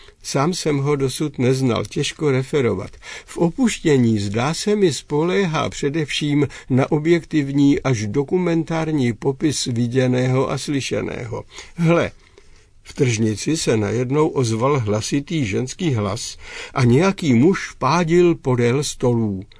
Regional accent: Opočno, Hradec Králové Region, Czechia; Protože když u nás v Opočně byl ještě funkční klášter františkánů kapucínů

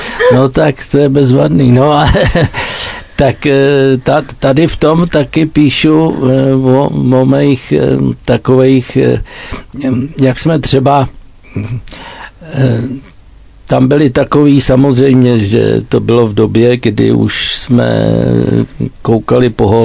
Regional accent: Prague, Czechia; protože já jsem původem ze Žižkova.

